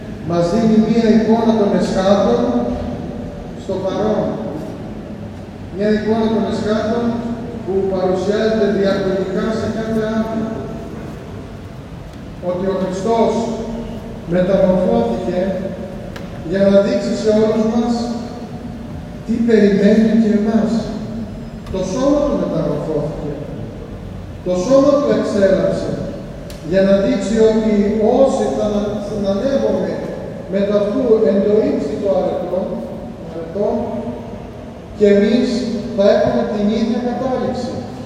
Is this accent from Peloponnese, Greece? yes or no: no; Heraklion, Crete, Greece; moved away as an adult; όταν ήρθα εδώ, νεαρό παιδί, από την ιδιαίτερη πατρίδα μου, την Κρήτη, το Ηράκλειο, να σπουδάζω την Ιερά Επιστήμη